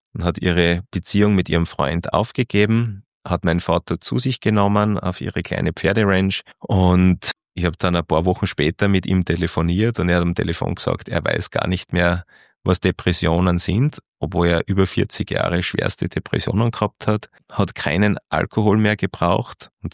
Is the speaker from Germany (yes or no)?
no; Austria; bei uns in Österreich